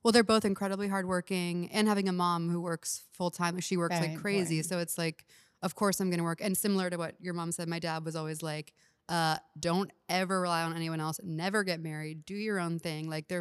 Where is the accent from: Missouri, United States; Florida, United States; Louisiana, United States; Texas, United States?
Texas, United States; Houston; But I'm from Houston, so they live there.